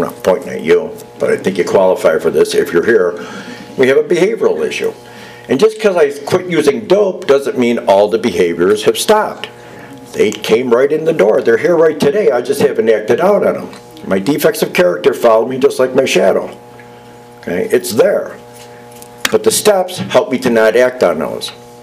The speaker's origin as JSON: {"language": "English", "region": "Florida", "country": "United States", "said": "Guys, you're lucky. I'm from Florida. Those girls are kind of beat up."}